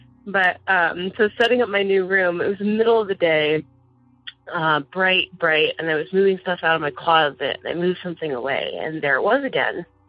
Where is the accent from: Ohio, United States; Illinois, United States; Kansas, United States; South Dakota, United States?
South Dakota, United States; I'm from South Dakota.